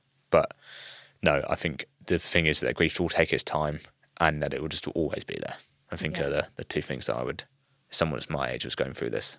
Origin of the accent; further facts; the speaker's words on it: United Kingdom; that's kind of where we as British people explain where they are.